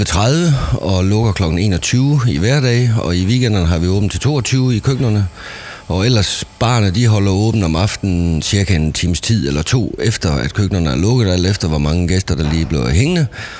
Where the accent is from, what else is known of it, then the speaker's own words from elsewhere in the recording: Esbjerg, Region of Southern Denmark, Denmark; also born or lived in Greenland; Jeg er Esbjerg-dreng og har altid boet her i Esbjerg på nær lige en par udstikker, og jeg har også været i Grønland nogle år og sådan lidt rundt omkring, men ellers, jeg kommer altid tilbage til Esbjerg.